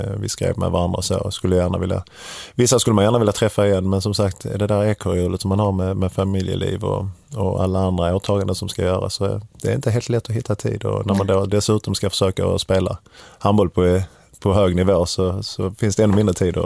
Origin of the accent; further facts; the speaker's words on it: Kävlinge, Skåne, Sweden; Höga Lid som det heter där jag växte upp i Kävlinge, nära Korsbackaområdet där jag växte upp, låg ju väldigt nära